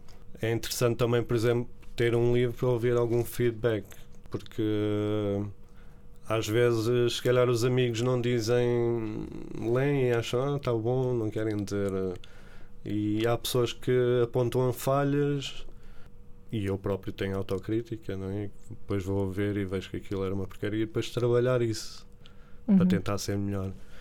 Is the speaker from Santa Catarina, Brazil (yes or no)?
no; São Paulo, Brazil; now in Barreiro, Portugal; Lisboa, onde sempre trabalhei, no Barreiro sempre vivi lá, e São Paulo, que é a minha terra, já lá voltei em adulto.